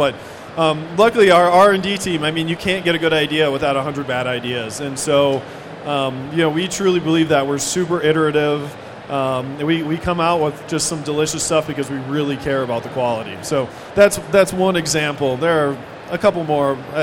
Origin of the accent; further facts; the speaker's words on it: Madison, Wisconsin, United States; I'm originally from Madison